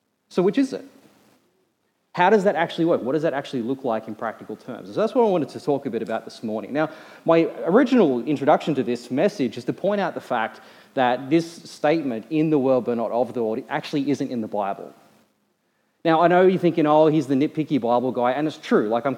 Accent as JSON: {"language": "English", "town": "Penrith", "region": "New South Wales", "country": "Australia", "tie": "born there", "accent": "Australian", "said": "I mean, I was born in Penrith. I have an Australian accent."}